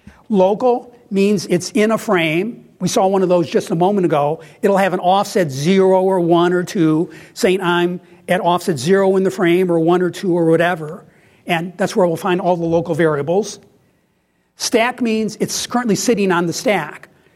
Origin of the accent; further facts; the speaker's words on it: New York, United States; I'm originally from New York State